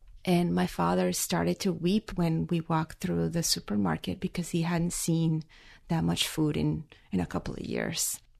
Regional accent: Caracas, Capital District, Venezuela; He still lives in Caracas. I was born in Caracas in 1976. By the time I was three, my parents divorced and I was raised by my mom.

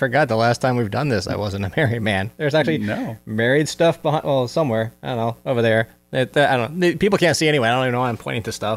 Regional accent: New Jersey, United States; But I grew up in New Jersey with the lead singer

